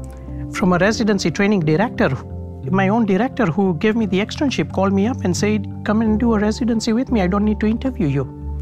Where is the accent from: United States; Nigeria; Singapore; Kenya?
Kenya; Nairobi; born there; I was born in Nairobi, Kenya, and my father was born in Nairobi, Kenya.